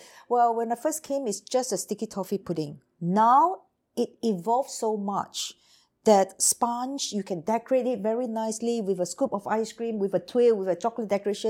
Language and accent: English; Singapore; I'm born from Singapore, brought up in Singapore, trained in Singapore